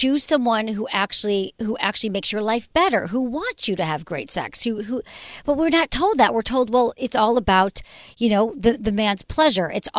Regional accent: Michigan, United States; I love your dad. I can picture him because I'm from Michigan.

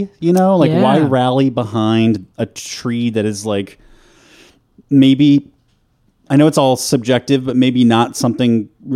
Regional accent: Oregon, United States; I grew up in Oregon, and I don't give two shits for how you feel about this tree.

